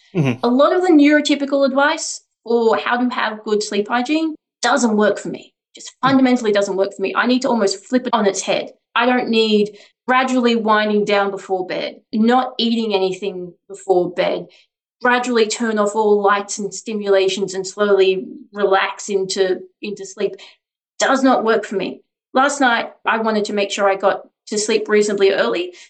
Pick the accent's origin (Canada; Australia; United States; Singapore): Australia; as your listeners can hear, I'm Australian.